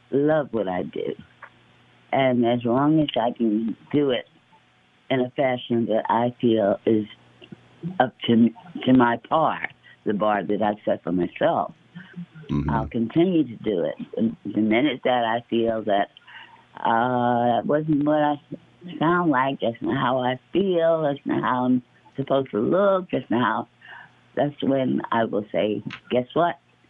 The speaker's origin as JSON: {"language": "English", "town": "East Orange", "region": "New Jersey", "country": "United States", "said": "You know, I'm from East Orange, New Jersey."}